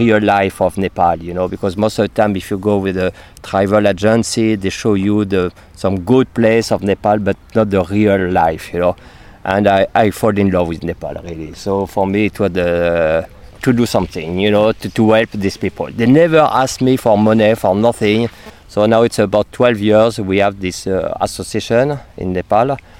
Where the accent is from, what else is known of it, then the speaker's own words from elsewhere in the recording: Brittany, France; English is a second language; I'm from Brittany, I'm from near Saint-Malo.